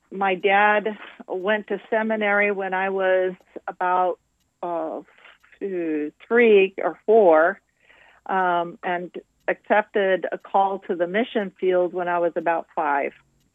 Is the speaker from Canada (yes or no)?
no; Brazil; Brazil was, because we lived in the interior, so actually there were two very distinct time zones, if you will, that we experienced. One was in the interior that was very much like the cowboy days in the United States.